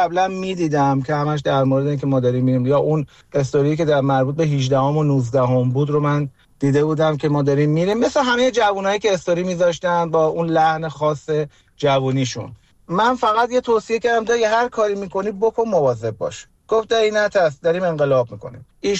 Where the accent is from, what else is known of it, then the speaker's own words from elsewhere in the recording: Iran; ما توی ایران بزرگ شدیم، از اون زمانی که من به دنیا اومدم خب انقلاب شده بود،